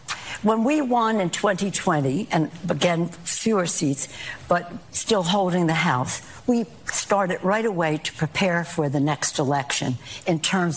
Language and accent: English; Maryland, United States; now in California, United States; I'm from Maryland originally. I've been in California.